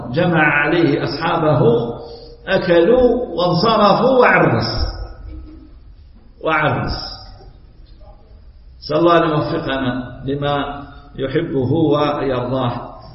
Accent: Algeria; احنا عندنا في الجزائر نقول له الرفيس، ما ادري ايش تقولوا له انتم

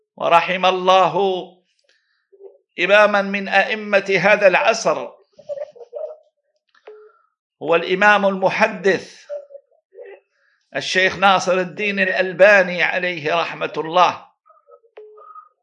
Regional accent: Guellal, Sétif Province, Algeria; إخواني وأبنائي وأحبتي من مدينتي قلال بسطيف ووهران

